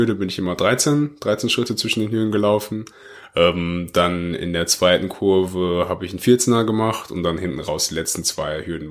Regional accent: Oberhausen, North Rhine-Westphalia, Germany; es gab so ein Schuhwettlauf bei uns in Oberhausen, also das ist da, wo ich halt herkomme.

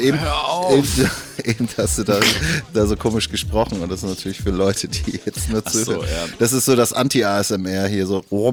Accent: eastern Germany, Germany; Ich habe gar nichts gemacht. Ich komme aus dem Osten, Alter.

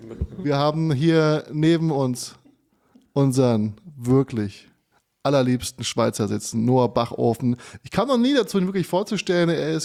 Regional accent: Hesse, Germany; der sogenannte Hessentag. Diesmal in meiner Heimatstadt in Funkstadt.

